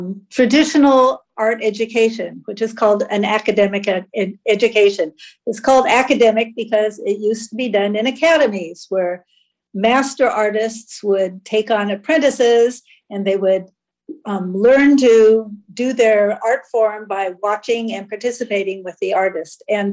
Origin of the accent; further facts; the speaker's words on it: Los Angeles, California, United States; I was 5 years old, and I was growing up in the Los Angeles area, and we moved into a new subdivision that had hardly anybody in it.